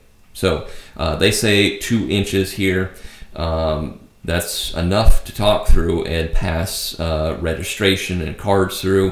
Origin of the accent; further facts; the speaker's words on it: Nebraska, United States; now in Wilmington, United States; Once again, I grew up in Nebraska where people breaking in, at least in my neighborhood, was not a big priority.